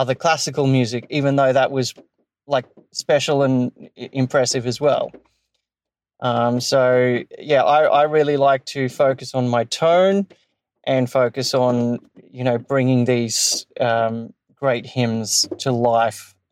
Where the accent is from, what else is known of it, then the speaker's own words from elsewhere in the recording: Brisbane, Queensland, Australia; I'm from Brisbane, Australia.